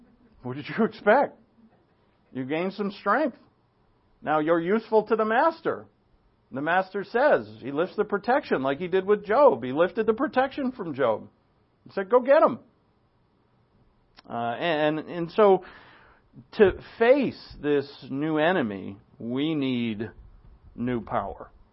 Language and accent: English; Providence, Rhode Island, United States; Before, I grew up in Blessed Sacrament Catholic Church on Academy Avenue in Providence, Rhode Island.